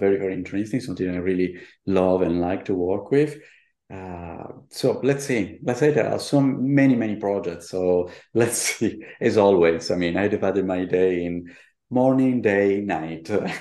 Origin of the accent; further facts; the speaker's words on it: Buenos Aires, Argentina; English is a second language; also born or lived in Berlin, Germany / Paris, France / Italy; from my Buenos Aires, I mean, from my childhood spent in Buenos Aires, then I live in Berlin for a while, then in Paris and going back to Italy. I mean, I always kept my house in Italy